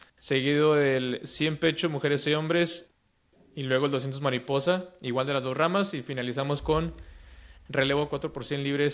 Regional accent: Mexico; pues no nomás somos mexicanos

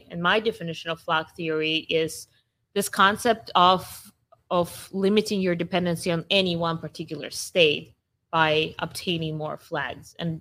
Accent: Russia; I grew up in Russia. I've seen hyperinflation multiple times in my lifetime.

